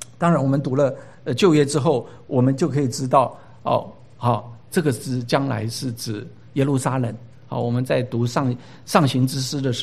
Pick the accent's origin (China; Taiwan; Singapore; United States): China; 弟兄姐妹，我们中国人哈说这个天下这个合久必分，分久必合哈。我们中国人好像是用我们的一个文化，用我们自己的一个自认为中国人，把我们中国人结合在一起。